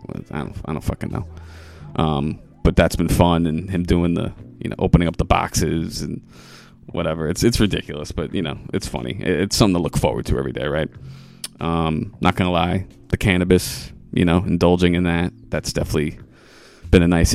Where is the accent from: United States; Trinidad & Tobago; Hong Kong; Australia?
United States; New York; I'm from Rockland County. We have, you know, there's a big Hasidic population there